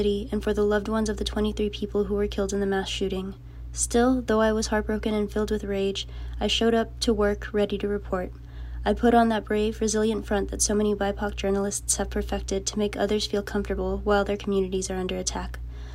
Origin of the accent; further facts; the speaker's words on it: El Paso, Texas, United States; a gunman traveled roughly 11 hours to kill Latinos in my hometown of El Paso, Texas